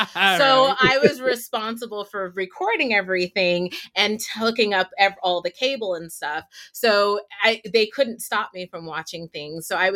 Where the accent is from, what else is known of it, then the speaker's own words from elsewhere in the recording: San Francisco, California, United States; I grew up was born and raised in San Francisco.